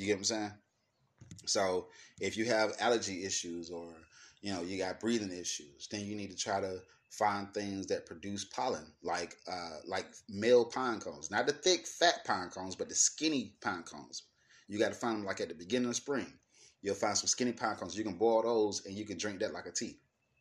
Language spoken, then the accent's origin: English; Atlanta, Georgia, United States; because I grew up in Atlanta was fucking concrete jungle.